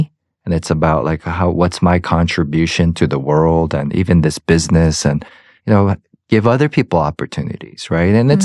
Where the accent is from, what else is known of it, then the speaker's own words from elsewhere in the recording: Georgia, United States; even though I'm from Georgia and you know, I'm American as apple pie